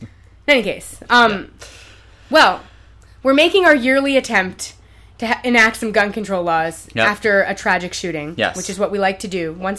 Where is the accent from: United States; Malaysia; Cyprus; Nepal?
United States; As an American, when you go to Brazil, they make you take a photo and fingerprint just to sort of piss you off because we do that to them.